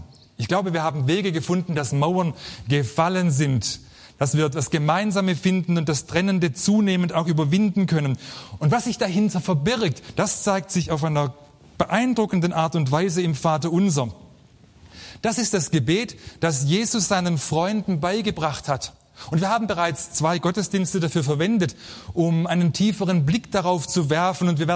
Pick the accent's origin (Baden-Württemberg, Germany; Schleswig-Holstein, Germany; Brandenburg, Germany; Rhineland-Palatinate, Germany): Baden-Württemberg, Germany; Und als Schwabe weiß ich sehr wohl, wovon ich rede.